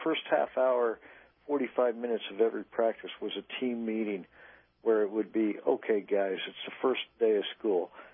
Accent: Kansas City, Missouri, United States; I'm from Kansas City. I'm a Midwesterner.

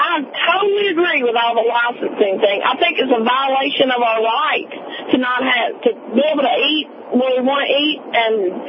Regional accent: Louisiana, United States; I'm from North Louisiana, so you know we're not from Mary Landry.

